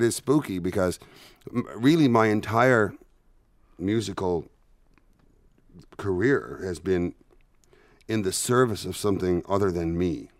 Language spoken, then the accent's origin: English; Petty Harbor, Newfoundland and Labrador, Canada; my friend Perry, who I grew up with in Petty Harbor